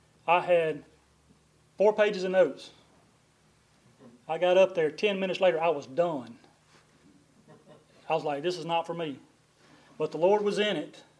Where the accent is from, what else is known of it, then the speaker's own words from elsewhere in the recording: Louisiana, United States; I'll give you Arkansas credit. We're from Louisiana, but y'all were instrumental in the things that happened in our church.